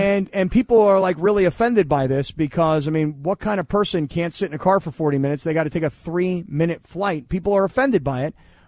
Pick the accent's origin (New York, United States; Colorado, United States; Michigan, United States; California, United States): California, United States; And, you know, I grew up down here in Orange County